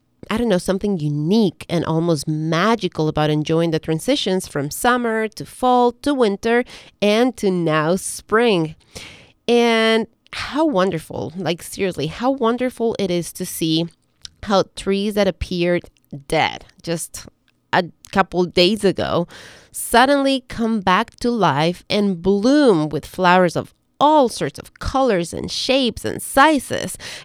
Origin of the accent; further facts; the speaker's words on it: Ecuador; now in United States; I am originally from Ecuador, which is a beautiful country in South America that has lots of natural resources, but it does not have four seasons.